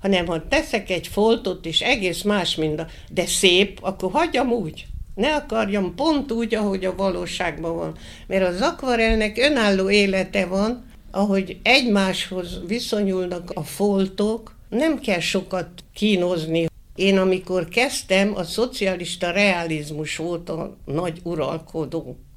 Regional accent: Hódmezővásárhely, Csongrád-Csanád, Hungary; born there; Hát itt születtem, már akkor megvolt a kultúrpalota. És nekem annyira szerelmem volt a kultúrpalota kívül-belül, annyira szerettem itt Vásárhelyen.

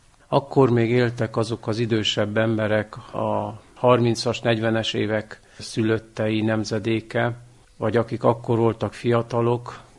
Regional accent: Târnăveni, Mureș County, Romania; Nem származom egészen közelről, de kükülömenti vagyok. Dicső Szent Mártonban születtem, ott nőttem fel, ott végeztem iskoláimat.

